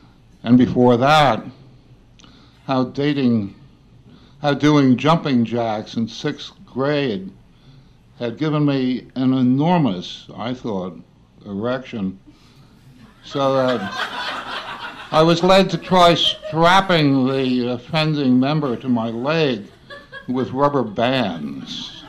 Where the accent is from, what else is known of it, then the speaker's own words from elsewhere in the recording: New York, United States; born there; And I'm a New Yorker by birth, living in exile, not like Catullus, who was bitter about it